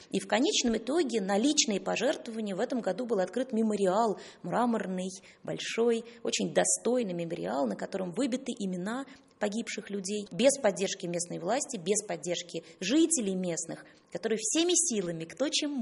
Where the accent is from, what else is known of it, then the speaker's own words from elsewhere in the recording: Belarus; И мы, белорусы, сделали на этом акцент.